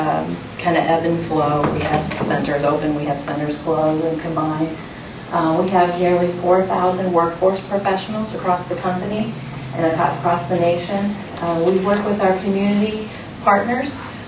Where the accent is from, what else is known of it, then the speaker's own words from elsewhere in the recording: North Carolina, United States; now in Lexington, United States; I came from North Carolina, so I am brand new to the Bluegrass and currently a Lexington resident.